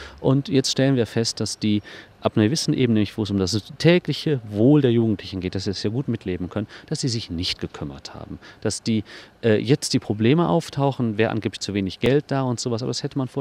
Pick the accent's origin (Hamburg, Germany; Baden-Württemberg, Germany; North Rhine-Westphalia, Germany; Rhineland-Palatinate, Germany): North Rhine-Westphalia, Germany; Cologne; Das sind wir Kölner sowieso